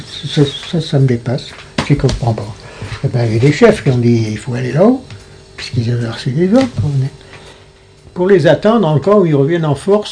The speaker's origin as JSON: {"language": "French", "town": "Lyon", "region": "Auvergne-Rhône-Alpes", "country": "France", "said": "Lyon, on vient de la Croix-Rousse, doucement."}